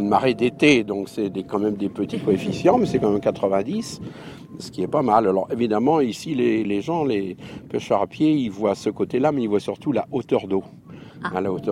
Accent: Saint-Malo, Brittany, France; born there; je suis né à Saint-Malo, mon père était pêcheur à pied.

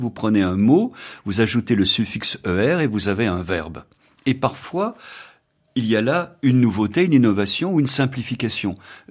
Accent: Lyon, Auvergne-Rhône-Alpes, France; Chacun a les siens, je suis lyonnais, je débaroule dans les escaliers, ce que les Parisiens ne comprennent pas.

